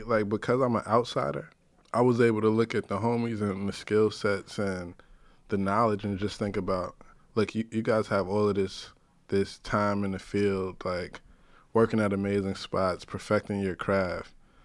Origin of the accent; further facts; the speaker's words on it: New York City, New York, United States; because I grew up in the North Bronx, so it's a lot of like Jamaican and West Indian culture.